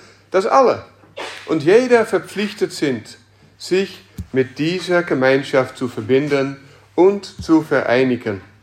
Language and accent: German; Netherlands; In den Niederlanden wird in den reformierten Kirchen oder wurde, wo ich aufgewachsen bin, auch nicht gesagt, dass jemand Mitglied wird